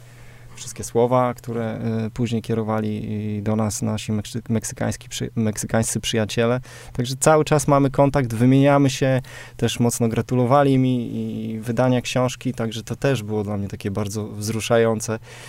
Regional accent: Olsztyn, Warmian-Masurian Voivodeship, Poland; na swoje miasto Olsztyn

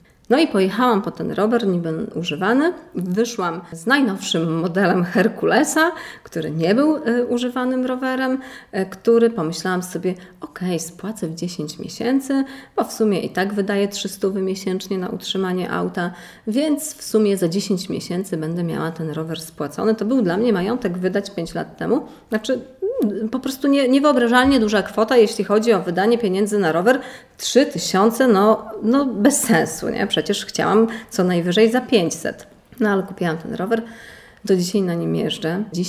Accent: Jabłonowo Pomorskie, Kuyavian-Pomeranian Voivodeship, Poland; Pochodzę z Podbrodnicy, z Jabłonowa Pomorskiego.

